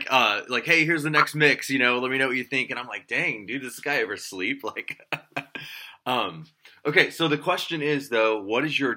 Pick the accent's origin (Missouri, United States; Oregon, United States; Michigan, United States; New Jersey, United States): Missouri, United States; St. Louis; You know, I'm a Midwest kid. I'm from St. Louis.